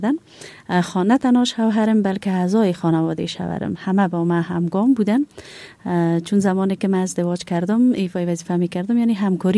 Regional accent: Kabul, Afghanistan; یعنی چند پشت بیشتر کابل آمدن و ما کابل نشین شدیم و همینجا زندگی کردیم بعد آنم باز بیرون از افغانستان بودیم

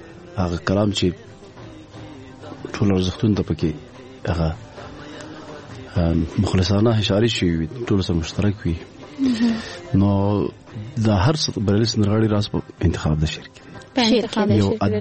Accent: Paktia, Afghanistan; به مونږه معمولا مونږ د پکتیا یو

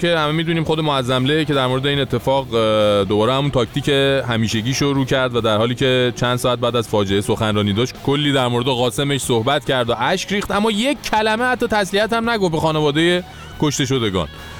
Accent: Iran; اینجا خارجی ها وقتی میفهمن ما ایرانی هستیم

